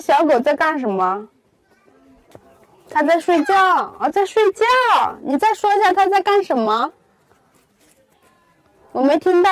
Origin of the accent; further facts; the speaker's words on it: Jiangxi, China; accent: Jiangxi dialect; 那是因为我们说的是家乡话，江西话。